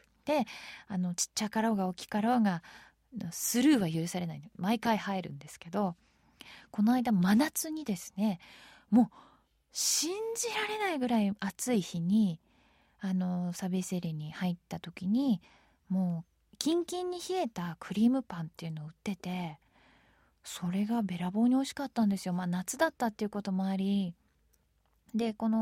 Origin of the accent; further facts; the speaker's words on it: Tokyo, Japan; born there; 私東京生まれなんですけど